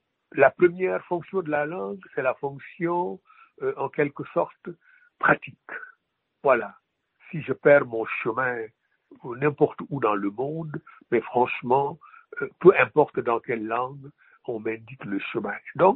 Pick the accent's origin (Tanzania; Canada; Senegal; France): Senegal; first language Wolof; French is a second language; On écrit dans sa langue, qui est, dans mon cas, ma langue maternelle, c'est le Wolof, et c'est traduit.